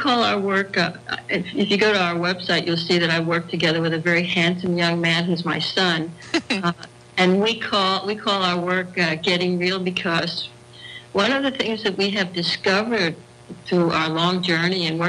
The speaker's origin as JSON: {"language": "English", "town": "Bethesda", "region": "Maryland", "country": "United States", "tie": "born or raised there", "lives_now": "Copenhagen, Denmark", "said": "I now live in Copenhagen, Denmark, here in Europe, but I am an American, as you can hear, and I grew up in the United States. I actually grew up in Bethesda, Maryland, which is a suburb of Washington, D.C."}